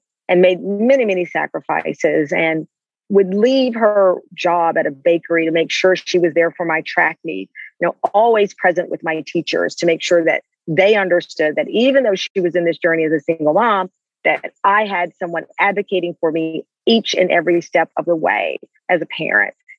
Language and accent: English; Texas, United States; then we had a ceremony at my church that I grew up in Texas